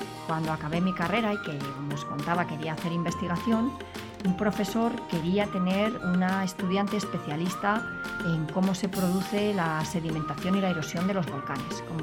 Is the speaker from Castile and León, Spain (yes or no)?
yes; Segovia, Castile and León, Spain; ya sabéis que soy de Segovia y una niña como todas las normales.